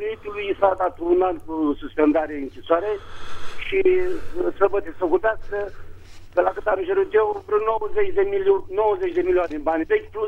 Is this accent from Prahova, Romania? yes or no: no; Bucharest, Romania; Sunt din București. Pe scurt, am 49 de ani.